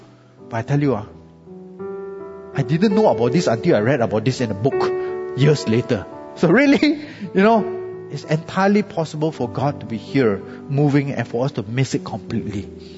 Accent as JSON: {"language": "English", "country": "Singapore", "said": "You know, many of us as Singaporean Christians may be familiar with the story of the ACS Clock Tower Revival back in 1972, right?"}